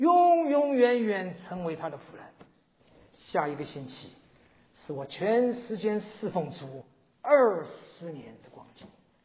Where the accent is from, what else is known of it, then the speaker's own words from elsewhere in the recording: China; 全场200多个人，只有我一个中国人